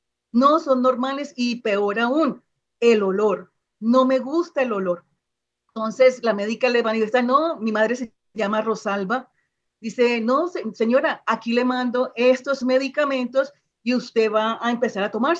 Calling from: Cali, Valle del Cauca, Colombia; Muy buenas noches desde Cali, Colombia.

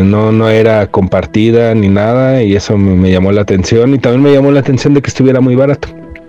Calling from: Morelos, Mexico; Yo soy del estado de Morelos y les envío este mensaje para contarles una experiencia que viví.

